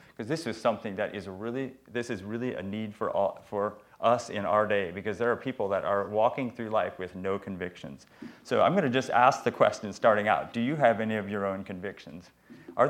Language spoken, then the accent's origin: English; Holmes County, United States; I was from Holmes County, and she lived in Georgia.